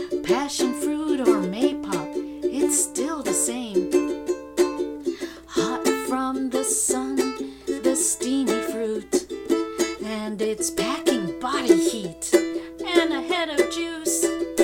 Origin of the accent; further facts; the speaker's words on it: Chicago, Illinois, United States; also born or lived in Philippines / Hawaii; I was born in the Philippines, but we had a set of grandparents in Hawaii, so we stopped there and lived there for a little bit, and then my parents moved on to Chicago, where I grew up, and I attended the University of Illinois, Champaign-Urbana.